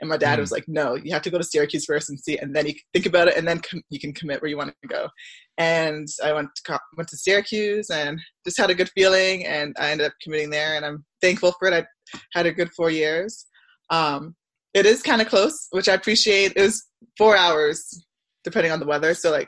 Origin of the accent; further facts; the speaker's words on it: Scarborough, Ontario, Canada; also born or lived in Barrie / Milton; I grew up in Scarborough until, like, the fifth grade.